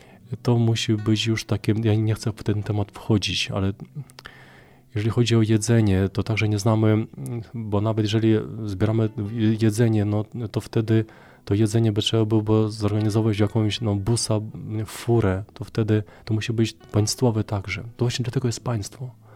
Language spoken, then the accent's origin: Polish; Ukraine; Polish is a second language; bo jestem z Ukrainy, i to jest ta strefa duchowa.